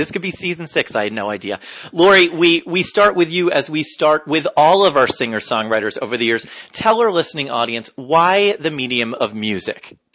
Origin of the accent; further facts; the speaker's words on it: New Jersey, United States; We are so neighbors. I'm a Bergen County guy, too.